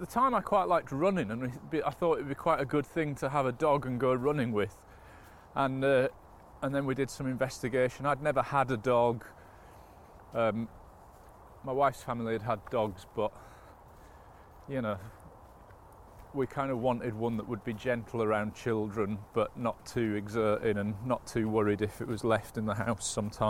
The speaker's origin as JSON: {"language": "English", "town": "Kilwinning", "region": "Scotland", "country": "United Kingdom", "tie": "born or raised there", "also_born_or_lived": "Glasgow", "said": "I was born in Glasgow, and then moved to Ayrshire to Kilwinning, a place called Kilwinning."}